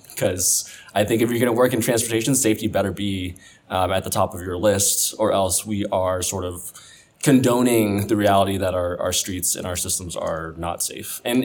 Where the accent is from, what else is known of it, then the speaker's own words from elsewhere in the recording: Dorchester, Massachusetts, United States; born there; I was born in Dorchester, so I also was in the Boston area.